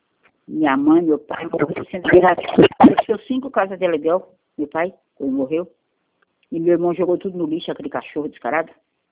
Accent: Bahia, Brazil; Eu sou porreta mesmo, sou baiana porreta.

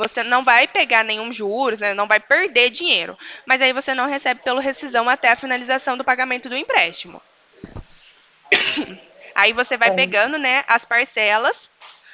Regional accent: São Paulo, Brazil; eu sou de outra cidade, sou de Franco, interior de São Paulo.

